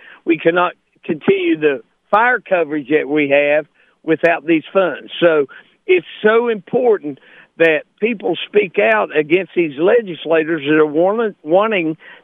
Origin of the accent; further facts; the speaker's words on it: St. Albans, West Virginia, United States; Well, when I grew up in St. Albans, I was born in 59, and in the 60s and the 70s, even the 80s